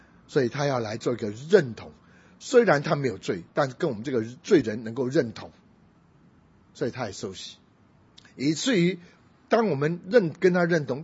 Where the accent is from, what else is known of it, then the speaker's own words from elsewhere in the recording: China; 我们是中国人的背景